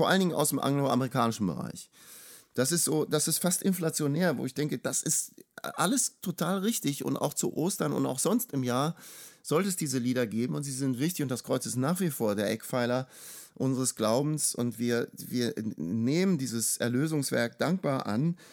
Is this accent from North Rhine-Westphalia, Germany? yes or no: yes; Cologne, North Rhine-Westphalia, Germany; Also ich komme hier aus Köln